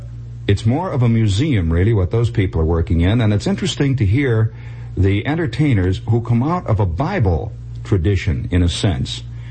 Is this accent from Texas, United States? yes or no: no; New York, United States; You know, I'm from New York. And it's a fascinating kind of provinciality.